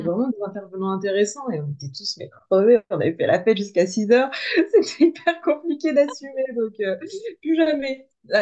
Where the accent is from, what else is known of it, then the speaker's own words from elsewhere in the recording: Normandy, France; also born or lived in Tours; now in Bordeaux, France; je suis originaire de Normandie, j'ai longtemps habité à Tours et maintenant je suis sur Bordeaux depuis 5 ans.